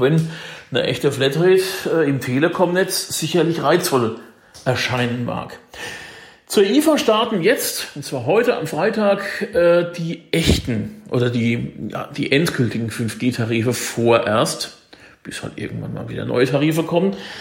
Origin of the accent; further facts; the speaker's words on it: Hesse, Germany; In meiner Heimat im hessischen Spessart